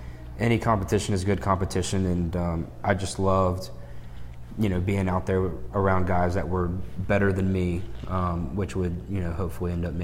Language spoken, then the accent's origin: English; Birmingham, Alabama, United States; You know, we grew up at the same club. We're both from Birmingham.